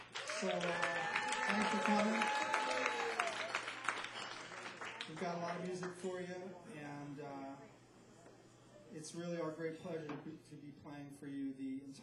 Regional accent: Teaneck, New Jersey, United States; Many of you know that Teaneck is my hometown. I grew up a few miles from here on Windham Road.

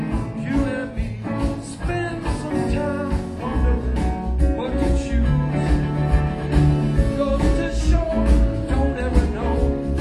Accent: Massachusetts, United States; We actually are from around here. We're not from Revere or Dorchester in particular, but we are definitely from around here.

